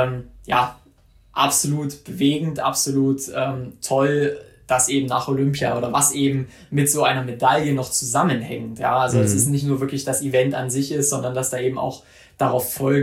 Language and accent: German; Mühlhausen, Thuringia, Germany; dann wurde ich von meiner Heimatstadt Mühlhausen hier in Thüringen empfangen